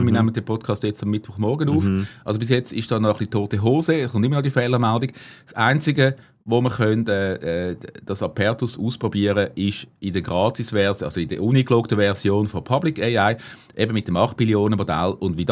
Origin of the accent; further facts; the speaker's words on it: Switzerland; als Schweizer